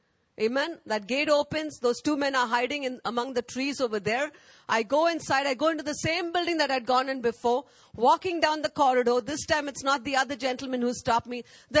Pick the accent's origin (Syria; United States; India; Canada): India; I said, I'm Indian. No foreigners are allowed in Nicobar. He said, you're not a Nicobari. I said, yes, Archbishop, I'm not a Nicobari.